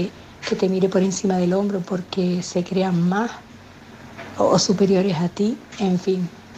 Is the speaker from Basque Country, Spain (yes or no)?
no; Tenerife, Canary Islands, Spain; soy de Tenerife